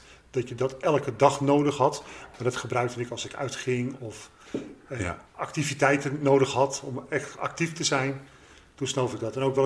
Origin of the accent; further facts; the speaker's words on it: Hoorn, North Holland, Netherlands; also born or lived in Koedijk; Ik heb daarna eigenlijk altijd in de streek gewoond, vanaf mijn tweede. Tussen Horen en Enkhuizen, op verschillende plekken. Dat had te maken met de ruilverkaveling. En in mijn puberteit heb ik gewoond in Horen.